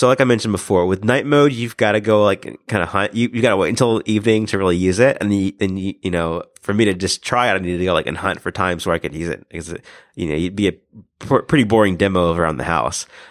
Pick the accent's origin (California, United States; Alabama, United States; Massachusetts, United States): Alabama, United States; And, I was from, you know, I grew up in Alabama and then he lived in Birmingham.